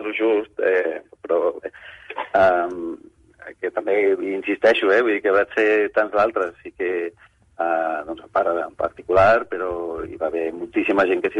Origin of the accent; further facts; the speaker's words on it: Barcelona, Catalonia, Spain; com a família, com a barceloní, doncs ho vam viure intensament com tants altres